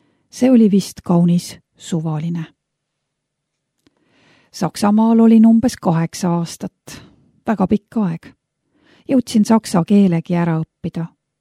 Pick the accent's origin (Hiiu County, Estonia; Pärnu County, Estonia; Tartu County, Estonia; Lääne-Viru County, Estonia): Pärnu County, Estonia; Pärnu; moved away as an adult; also born or lived in Germany / France; Ma sündisin Pärnus. Seal käisin ka koolis. Kui Eestimaalt lahkusin, olin natukene üle 20. Läksin Saksamaale ja sealt juba Prantsusmaale.